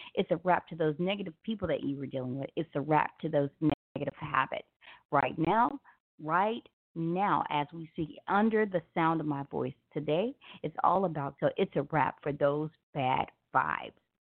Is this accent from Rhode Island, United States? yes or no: no; Memphis, Tennessee, United States; because I am from Memphis.